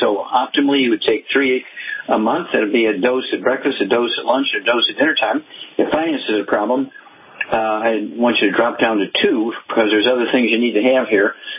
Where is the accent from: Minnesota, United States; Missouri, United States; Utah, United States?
Missouri, United States; Let's start out in Missouri, my home state, where I grew up.